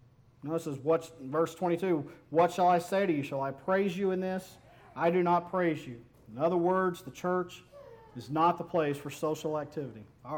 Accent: Fort Worth, Texas, United States; Where I grew up in Fort Worth, there was a big country club that, and we drove by it all the time.

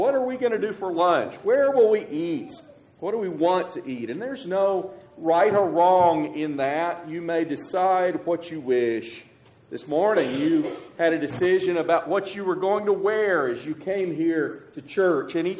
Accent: McAlester, Oklahoma, United States; born there; I was born in McAlester, Oklahoma, when my father was preaching in that area.

